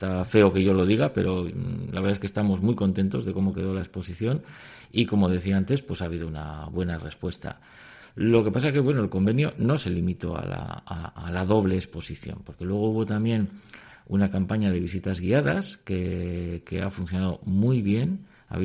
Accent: Bilbao, Basque Country, Spain; En esto somos muy bilbaínos.

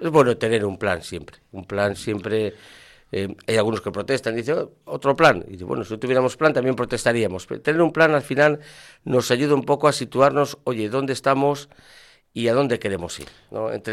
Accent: Ermua, Basque Country, Spain; que está en mi pueblo, está en Ermua, está allí, está muy contento.

